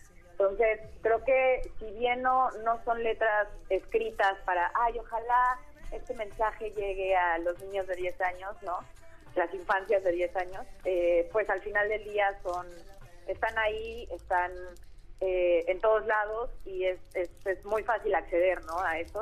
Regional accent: Mexico City, Mexico; soy música de la Ciudad de México

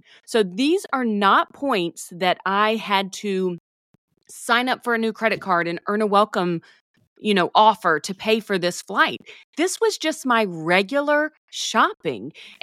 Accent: South Carolina, United States; I grew up in South Carolina, everybody.

